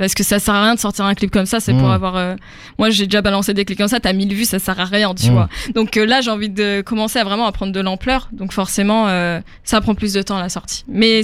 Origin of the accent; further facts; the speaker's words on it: France; ils savaient même pas que j'étais française